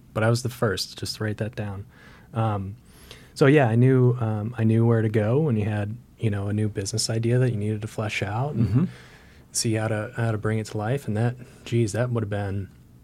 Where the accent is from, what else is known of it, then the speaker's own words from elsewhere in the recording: Vermont, United States; And growing up in Vermont, I mean, you're not far from New York City.